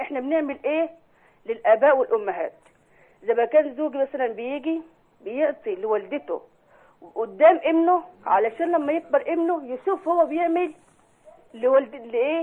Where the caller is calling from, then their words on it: Damietta, Damietta Governorate, Egypt; من دمياط.